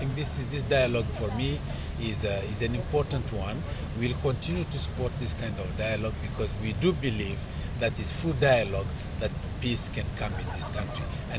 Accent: Mali; I come from Mali, West Africa, and I have seen there that the moment women together, unified, they come with one voice

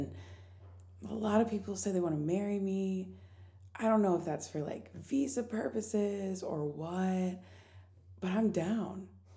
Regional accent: United States; accent: American; I know guys really love my American accent, which I don't understand.

